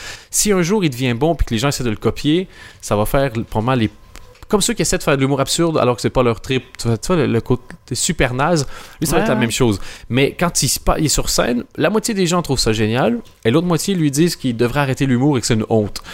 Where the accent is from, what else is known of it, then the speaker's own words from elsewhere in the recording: Quebec, Canada; now in Belgium; Je suis québécois, je parlais du fait que j'étais québécois, puis j'étais arrivé en Belgique